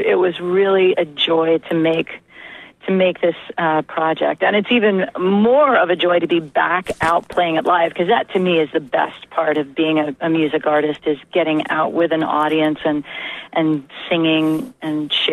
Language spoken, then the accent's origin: English; Florida, United States; I've got some friends from my hometown in Florida who are going to try to make it out and who live in the area now.